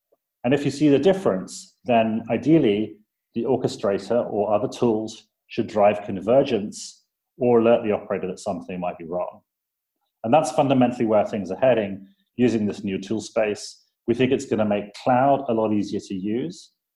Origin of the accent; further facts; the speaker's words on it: United Kingdom; You may notice from my accent that I'm British, but I actually do sometimes come to the States.